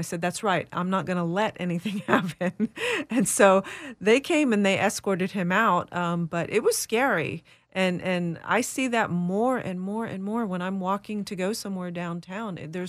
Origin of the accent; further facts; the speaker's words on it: North Carolina, United States; I grew up in North Carolina.